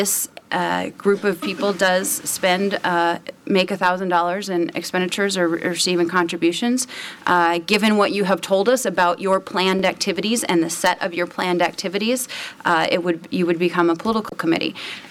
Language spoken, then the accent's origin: English; Minnesota, United States; I know some folks in my home state of Minnesota who maybe wouldn't have, we call them farms